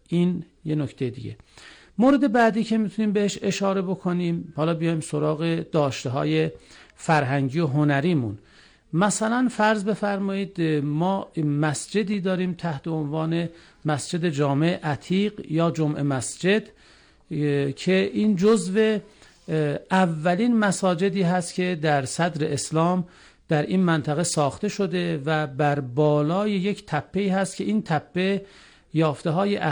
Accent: Ardabil, Ardabil Province, Iran; با سینه ستبر و با قد افراشته بگیم که من اردبیلیم

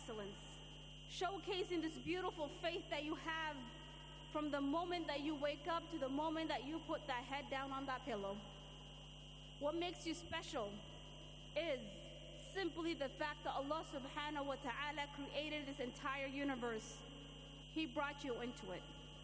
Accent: Somalia; Or what's going on in my home country of Somalia?

